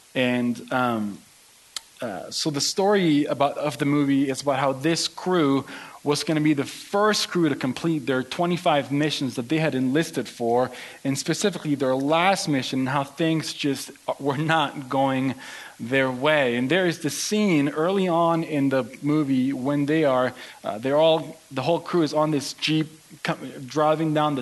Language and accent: English; Mexico; I grew up in Latin America. I was born and raised in Mexico. And as I was growing up in Mexico during the 90s